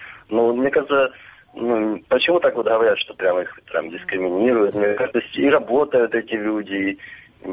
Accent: Luhansk Oblast, Ukraine; я из Луганской области.

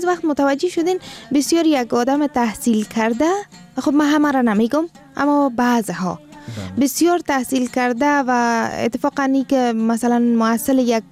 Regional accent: Afghanistan; ما افغان هستیم

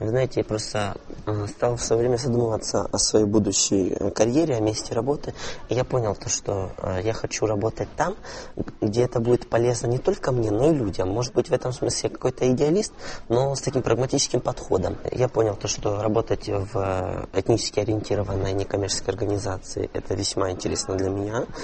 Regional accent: Krasnodar, Krasnodar Krai, Russia; Я говорю: я из Краснодара.

